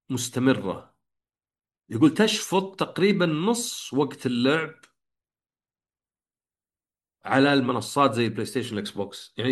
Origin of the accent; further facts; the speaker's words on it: Saudi Arabia; ما أدري إذا عندنا في السعودية ظاهر كسرت، حتى عندنا تشتري لعبة تأخذ عليها ضمان